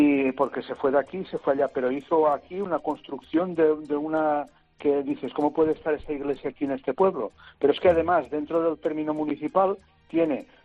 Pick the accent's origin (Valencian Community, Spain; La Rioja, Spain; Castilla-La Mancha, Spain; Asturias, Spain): Valencian Community, Spain; Yo, el que podría decirte de mi pueblo son las grutas de San José. Pero no solo es eso, es que cerca de mi pueblo hay un pueblecito que se llama P3, que está justo al lado de Sagunto